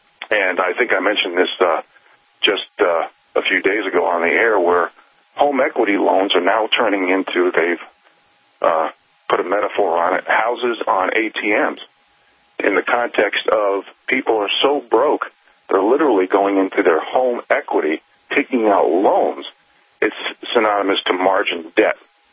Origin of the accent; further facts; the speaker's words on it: New York City, New York, United States; now in Montana, United States; I grew up in the metropolitan area of New York City. I was born in Jamaica, Queens.